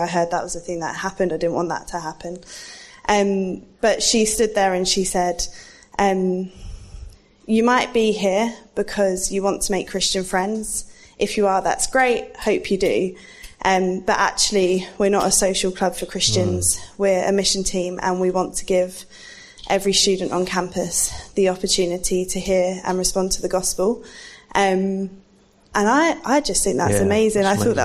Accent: East of England, United Kingdom; I grew up in Essex in a Christian family

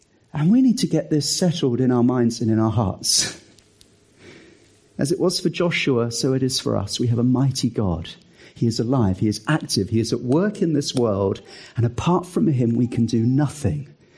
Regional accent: United Kingdom; There's something about we Brits which makes us hold back.

